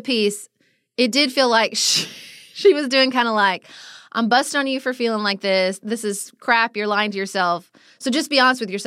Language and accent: English; United States; Well, not surprisingly, as an American who travels, I felt a little defensive in this piece